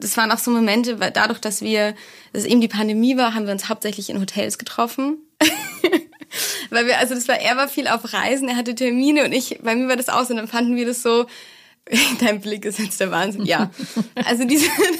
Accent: Poland; also born or lived in Germany; ich bin Deutsch-Polin. Ich bin zwar in Deutschland geboren, aber in Polen dann bis ich 12 war aufgewachsen und immer viel gependelt auch.

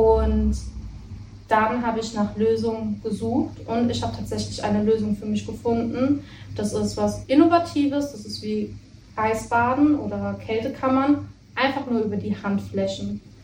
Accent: Worms, Rhineland-Palatinate, Germany; Also, ich komme hier aus Worms

